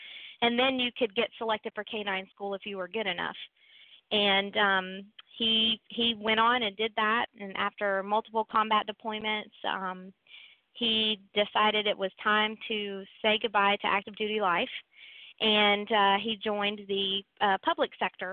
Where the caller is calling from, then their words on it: Quantico, Virginia, United States; So I am calling from outside of Quantico, Virginia, and that is where we live and where Semper Canine is headquartered.